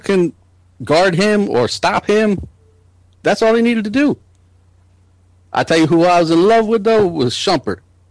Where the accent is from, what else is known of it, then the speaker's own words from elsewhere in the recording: New York, United States; moved away as an adult; now in Virginia, United States; Well, you know, I grew up in New York. You know, I didn't come down to Virginia until the Navy made me.